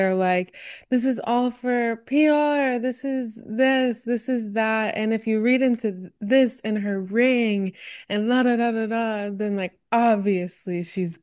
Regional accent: Indiana, United States; Yeah, we're both from Indiana. We're still here.

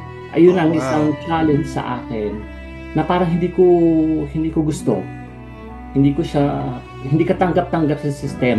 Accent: Mimaropa, Philippines; I was born and raised in sa Mindoro. Sa Mindoro ako lumaki, doon din ako pinanganak.

